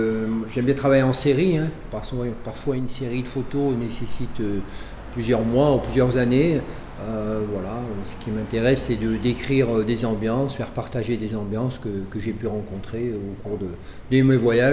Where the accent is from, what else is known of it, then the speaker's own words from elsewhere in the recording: Dunkirk, Hauts-de-France, France; moved away; moi je suis originaire de Dunkerque, même si ça fait 40 ans que je vis en Rhône-Alpes.